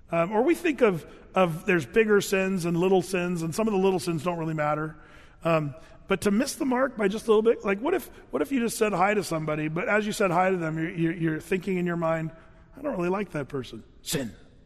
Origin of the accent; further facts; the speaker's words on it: Oregon, United States; Now, when I was growing up in Southern Oregon